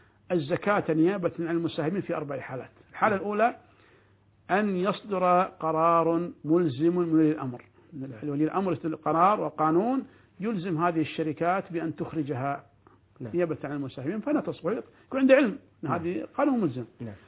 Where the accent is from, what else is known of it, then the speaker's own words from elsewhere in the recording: Kuwait; عندنا في الكويت